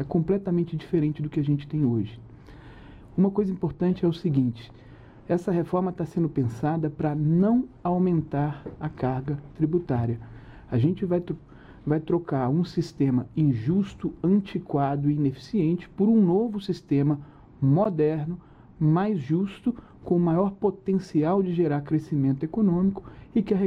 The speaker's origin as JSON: {"language": "Portuguese", "region": "Minas Gerais", "country": "Brazil", "said": "eu sou mineiro, em Minas entra o pão de queijo."}